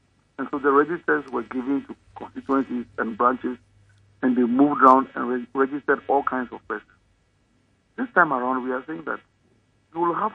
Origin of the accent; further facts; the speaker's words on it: Tanibe, Ghana; I am from Tanibe. I operate in Accra. I'm in Oyarefa.